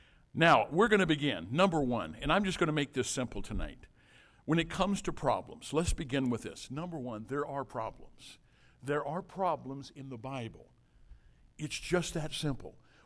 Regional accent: Zion, Illinois, United States; I said, we're from Chicago too. Now, where are you from in Chicago? They said, Batavia. And I said, we're from Zion.

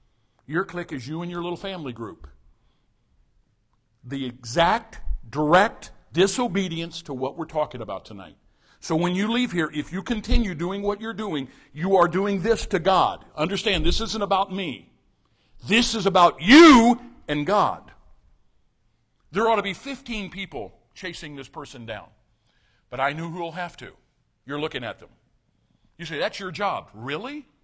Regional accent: Rosedale, United States; Terry Greenwood was from Kane. I was from Rosedale area.

